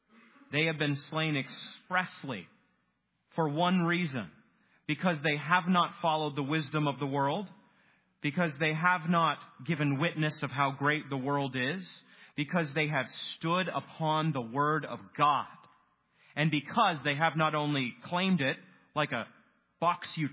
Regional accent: Maine, United States; I grew up in Maine, spent a lot of time at the ocean, and you feel the wind shift.

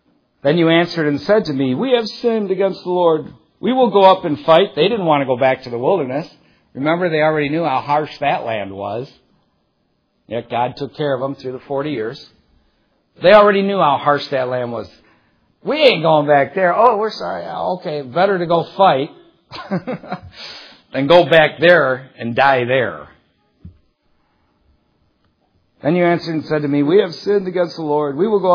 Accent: England, United Kingdom; I'm an Englishman, you know. I can't be moved even by a pack of bees.

